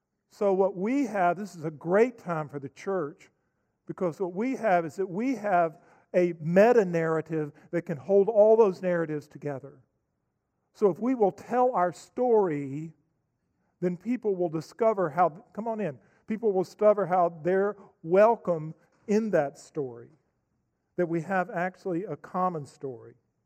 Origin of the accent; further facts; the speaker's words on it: Asheville, North Carolina, United States; I grew up in Asheville, North Carolina. I went to the University of Chapel Hill.